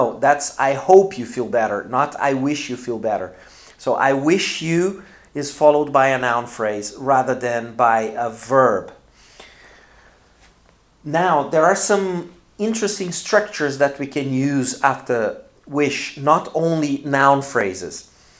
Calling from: Porto Alegre, Rio Grande do Sul, Brazil; English is a second language

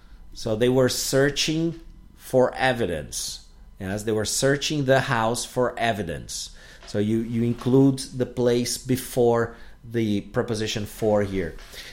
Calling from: Porto Alegre, Rio Grande do Sul, Brazil; English is a second language

